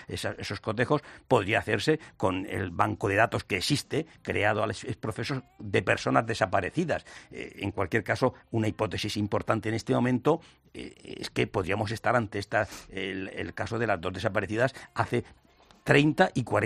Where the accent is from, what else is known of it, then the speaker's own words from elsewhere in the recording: Murcia, Region of Murcia, Spain; Yo, mi tierra, en Murcia